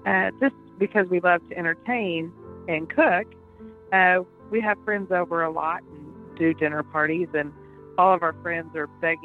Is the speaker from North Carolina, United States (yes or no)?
no; Cheyenne, Oklahoma, United States; So we moved back to my hometown of Cheyenne, Oklahoma, and took over a restaurant